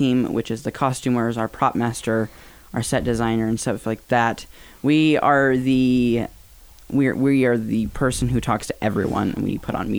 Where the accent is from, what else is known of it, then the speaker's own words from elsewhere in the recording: Orem, Utah, United States; I'm from Orem.